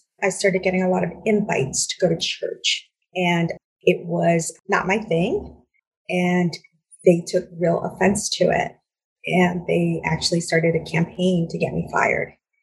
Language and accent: English; New Rochelle, New York, United States; I mean, I grew up here in Westchester. I grew up in New Rochelle, and everyone knows New Rochelle it's like the gateway drug for, you know, New York City kids.